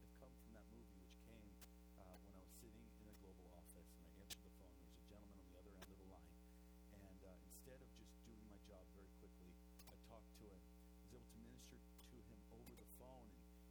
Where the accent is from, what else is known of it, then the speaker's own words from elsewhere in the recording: New England, United States; And I'm from New England.